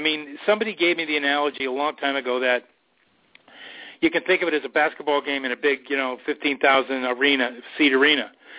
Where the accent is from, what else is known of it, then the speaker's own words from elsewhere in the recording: United States; And all of the folks in the U.S., I just embarrassed as an American.